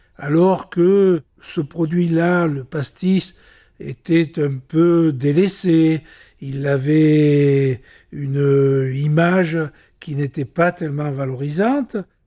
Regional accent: Provence-Alpes-Côte d'Azur, France; Nous mettions en avant notre authenticité en tant que Provençal

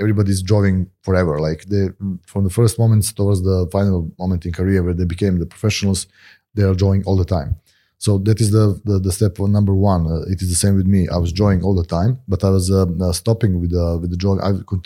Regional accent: Serbia; English is a second language; now in France; I'm the artist from Serbia. And I'm a professional comic artist from 2015, when my first book was published here in France.

